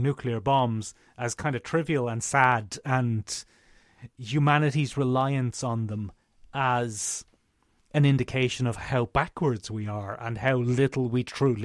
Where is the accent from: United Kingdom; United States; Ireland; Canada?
Ireland; We're uniquely positioned in this being Irish and not having a nuclear power in this country, mostly down to fear and policy making decisions